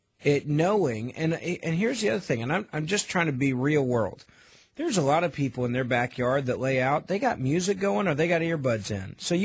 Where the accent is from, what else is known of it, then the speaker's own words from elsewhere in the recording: Memphis, Tennessee, United States; I want to go to Josh in my hometown of Memphis, Tennessee.